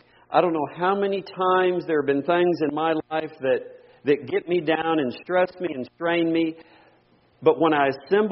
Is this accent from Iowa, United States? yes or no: no; Texas, United States; And I grew up in Hispanic churches in Texas where at the end of the service, there was always a little bit of time for the brethren to send greetings to other brethren.